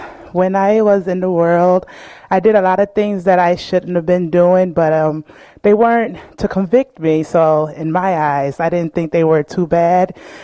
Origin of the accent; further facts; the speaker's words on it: Jamaica; I always felt like being a Jamaican, it was a herb, it grew.